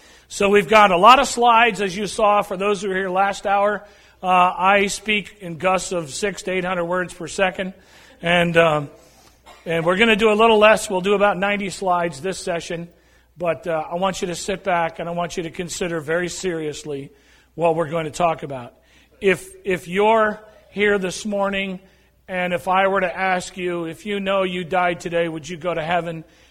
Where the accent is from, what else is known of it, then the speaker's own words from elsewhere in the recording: New England, United States; Very simply, I grew up in New England. I didn't know the Lord. My family wasn't Christian.